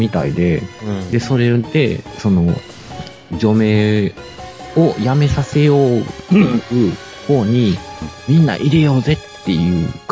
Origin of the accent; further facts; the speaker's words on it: Kansai, Japan; いや、それは違うと思う。私関西ですけど